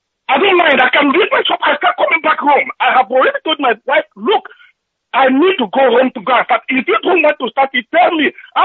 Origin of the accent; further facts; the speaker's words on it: Amachala, Enugu State, Nigeria; now in Ireland; calling from the Republic of Ireland. I hail from Amachala, Obiago, in Enugu State, Biafra.